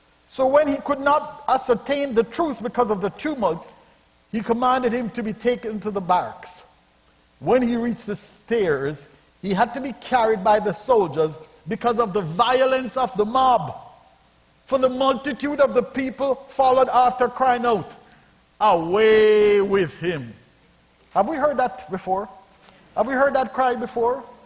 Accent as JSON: {"language": "English", "country": "Jamaica", "tie": "born or raised there", "said": "I grew up in Jamaica"}